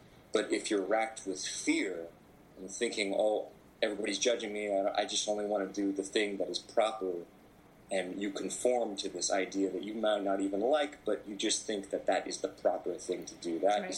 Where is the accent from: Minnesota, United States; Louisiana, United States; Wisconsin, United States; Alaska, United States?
Alaska, United States; Anchorage; born there; I was born in Anchorage, Alaska. And, you know, in Anchorage, Alaska, in the winter, darkness is abundant.